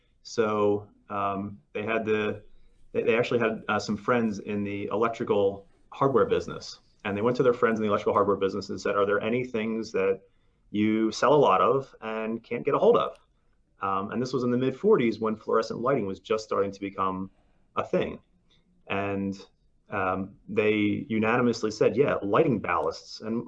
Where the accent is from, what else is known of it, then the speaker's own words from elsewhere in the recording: Pennsylvania, United States; We're from Pennsylvania, which is the Keystone State.